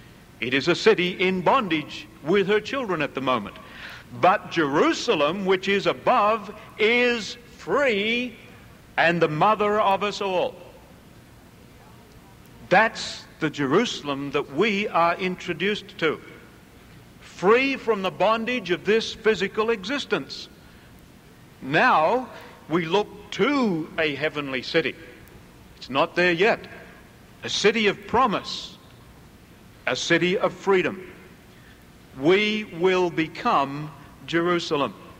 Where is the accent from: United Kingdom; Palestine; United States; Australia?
Australia; I guess I experience it a little bit now when people discover I'm from Australia. Wow, you're from Australia. Come and teach us.